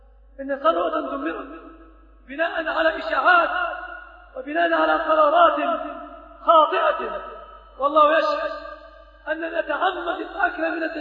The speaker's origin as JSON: {"language": "Arabic", "country": "Egypt", "said": "فإذا نظرت في بلادنا مصر"}